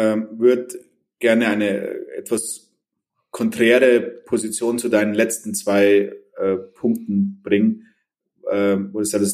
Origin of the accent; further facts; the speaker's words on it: Germany; die Qualitätsmerkmale, die wir als Deutsche haben, wirklich zum Tragen kommen